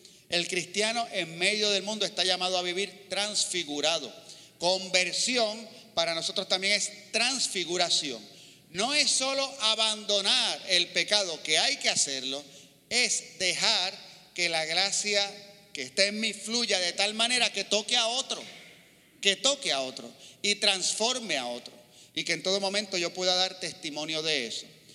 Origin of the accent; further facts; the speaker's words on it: Puerto Rico; La mayoría somos puertorriqueños.